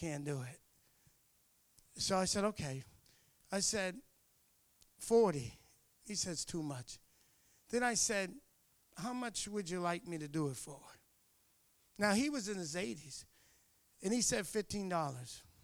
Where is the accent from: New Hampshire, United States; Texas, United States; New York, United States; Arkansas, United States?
New Hampshire, United States; Let me tell you, I grew up in Nashville, New Hampshire all my life. And we were one of the only first black families here.